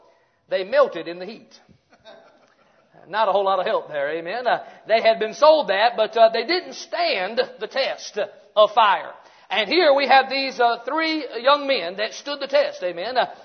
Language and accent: English; Roanoke Rapids, North Carolina, United States; also born or lived in Vidalia, United States / Opelika, United States; I tell everybody that I'm finally back in East Carolina. I'm a Halifax County boy, born and raised in Roanoke Rapids.